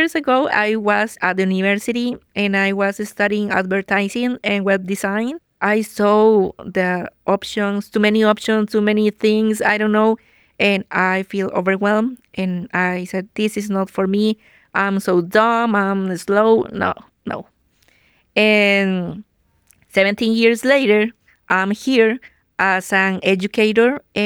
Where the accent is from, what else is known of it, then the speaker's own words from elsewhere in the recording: Costa Rica; And I'm from Costa Rica.